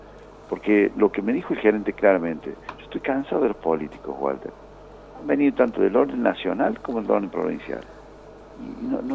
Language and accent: Spanish; Villa Mercedes, San Luis, Argentina; yo soy dirigente de Villa Mercedes, que tuve esa debilidad de querer ser intendente de mi pueblo